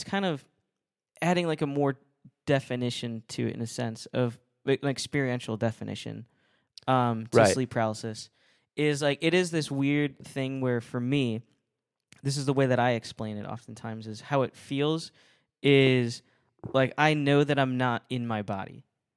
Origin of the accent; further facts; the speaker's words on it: Ohio, United States; And so in the north where I grew up in Ohio, it's like, yeah, it's like it might be 50-50.